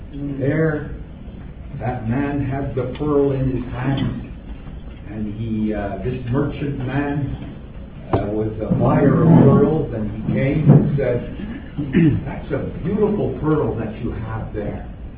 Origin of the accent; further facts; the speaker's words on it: Ottawa, Ontario, Canada; I come from Ottawa